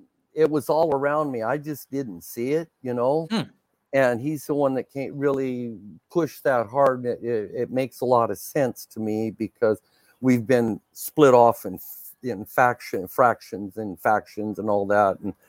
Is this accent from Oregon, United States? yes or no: yes; Ontario, Oregon, United States; I worked at a newspaper office in my hometown, Ontario, Oregon.